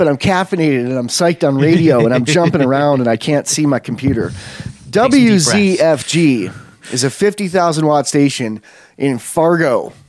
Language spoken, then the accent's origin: English; Ireland; Wait, I'm Irish.